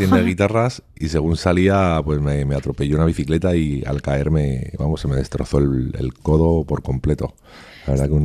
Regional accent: Madrid, Community of Madrid, Spain; Claro, yo soy madrileño

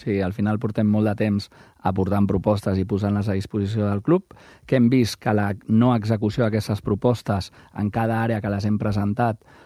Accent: Barcelona, Catalonia, Spain; O sigui, és en el meu barri de tota la vida. Amb un radi de 2 quilòmetres tenia tota la meva vida.

